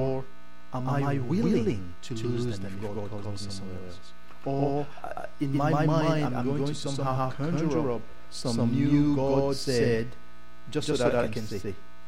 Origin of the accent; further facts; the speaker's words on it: Cameroon; now in Canada; My temporary status is that I'm Canadian. My previous temporary status was that I was Cameroonian.